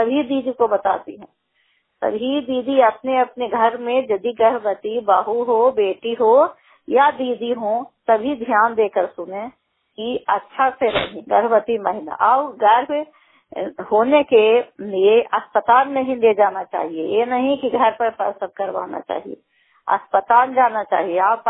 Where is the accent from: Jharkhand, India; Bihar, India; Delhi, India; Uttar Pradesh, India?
Bihar, India; Gunacha; मैं गुनाचा गांव की रहने वाली हूँ, अशहरी पंचायत और प्रखंड हिंसा बनाम हिंसा नालंदा जिला के रहने वाली हूँ।